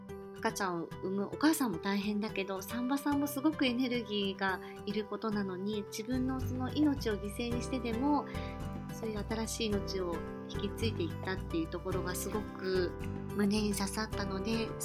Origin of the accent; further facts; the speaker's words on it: Nagasaki, Japan; 私は長崎市内でも浦上という爆心地からとても近い場所で生まれ育ったので、